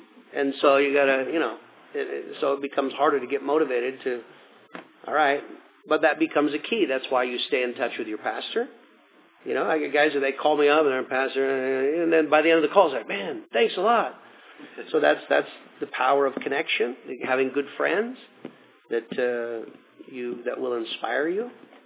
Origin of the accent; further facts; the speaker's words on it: Australia; moved away; when I came from Australia, rock and roll was my orientation.